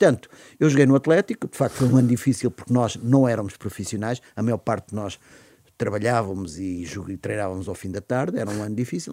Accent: Serpa, Beja, Portugal; born there; eu nasci em Serpa, embora a origem da minha família seja toda do Norte. Tenho hoje família lá

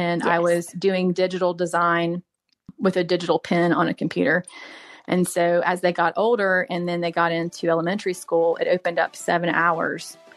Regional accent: Charleston, South Carolina, United States; And even looking back, like even growing up in Charleston, you know, like so much of that influenced the artist that I am

